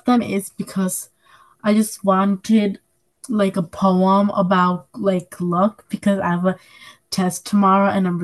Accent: Hudson, United States; I'm 11 years old, and I'm also from Hudson.

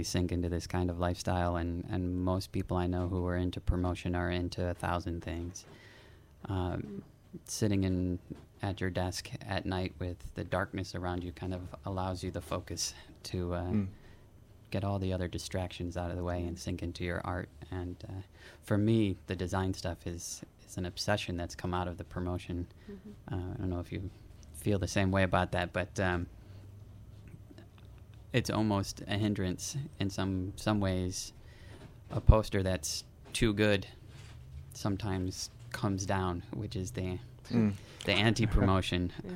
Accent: Oswego, New York, United States; and I grew up in a very small town. I'm from Oswego, very similar to Hudson in a lot of respects.

